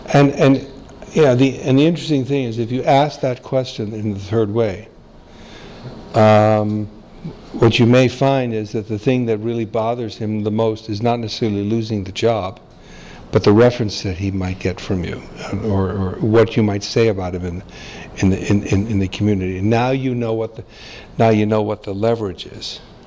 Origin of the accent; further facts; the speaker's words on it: United States; But again, I'm an American. I'm dealing with an American audience.